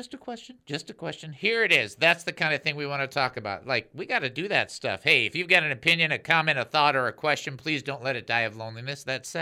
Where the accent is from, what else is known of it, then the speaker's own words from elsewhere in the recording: Ukraine; Yeah, just give my home country a little bit of love there.